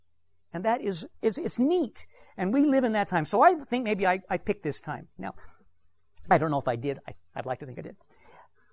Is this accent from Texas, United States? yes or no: no; Ephraim, Utah, United States; I'm from here. I was born in Ephraim. And my parents and grandparents and great-grandparents and great-great-grandparents are from Ephraim. They settled the town in 1842.